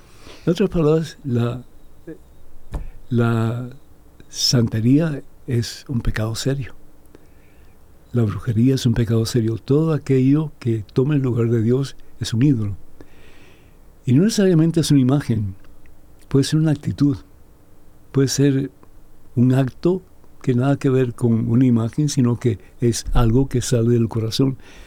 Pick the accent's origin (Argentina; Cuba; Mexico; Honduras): Cuba; Y nada más y nada menos que en mi país de origen, que es Cuba.